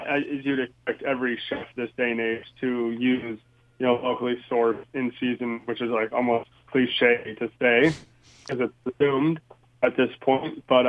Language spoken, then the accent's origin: English; United States; You know, I grew up here in America. I love the McDonald's hash browns.